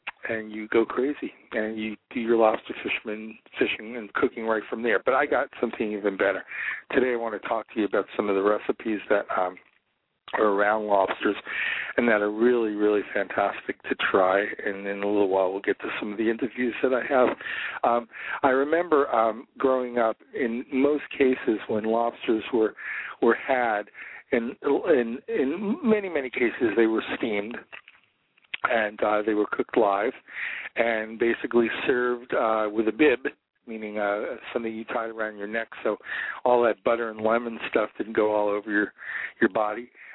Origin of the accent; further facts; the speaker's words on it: East Coast, United States; growing up on the East Coast, it was something that was kind of available all the time